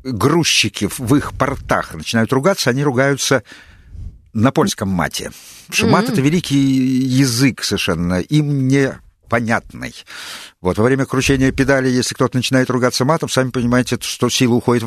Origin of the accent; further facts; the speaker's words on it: Saint Petersburg, Russia; Я выехал из Ленинграда, простите, тогда так назывался мой родной город. Сейчас он уже Санкт-Петербург.